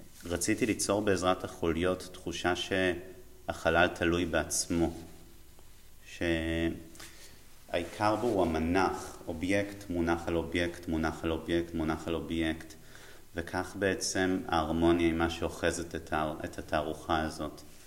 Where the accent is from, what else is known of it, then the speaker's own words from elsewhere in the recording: Tel Aviv, Tel Aviv District, Israel; אני יליד 1993, מתל אביב.